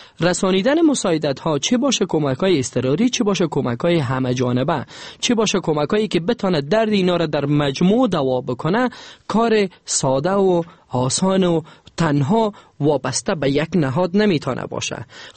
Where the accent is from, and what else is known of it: Afghanistan